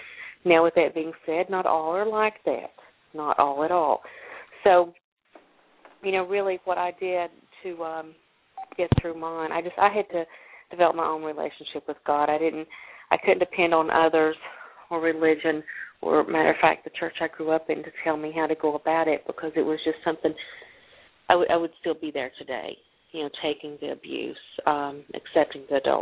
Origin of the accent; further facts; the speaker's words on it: Kentucky, United States; I grew up in Eastern Kentucky where homosexuality is not looked upon too much.